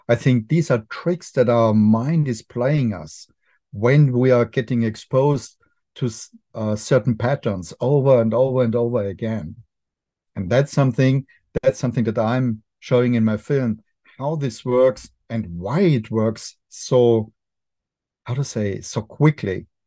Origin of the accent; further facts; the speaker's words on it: Austria; accent: Austrian; English is a second language; Don't mind my Austrian accent. I try to be as American as I can possibly be in my pronunciation.